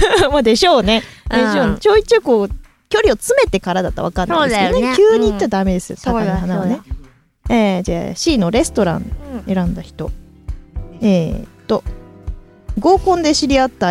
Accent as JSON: {"language": "Japanese", "region": "Osaka", "country": "Japan", "said": "でまあ大阪出身なんで雪がほぼ積もんないし"}